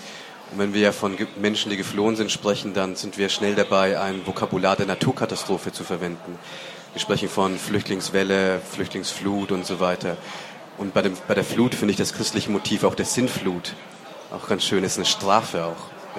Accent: Bavaria, Germany; Ich bin in Bayern groß geworden.

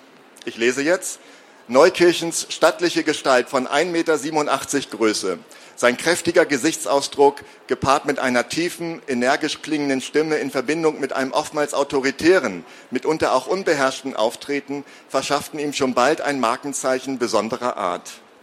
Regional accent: West Germany, Germany; Also, ich komme aus dem Westen, das sollte ich vielleicht zur Einführung sagen, war dann sozusagen auf der anderen Seite

